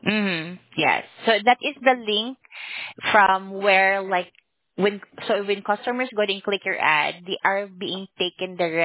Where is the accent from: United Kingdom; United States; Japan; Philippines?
Philippines; because I'm actually from the Philippines.